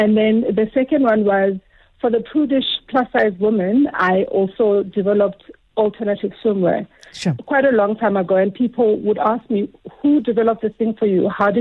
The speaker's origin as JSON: {"language": "English", "town": "Soweto", "region": "Gauteng", "country": "South Africa", "tie": "born or raised there", "said": "born and raised in Soweto, one of five kids, mom to two boys"}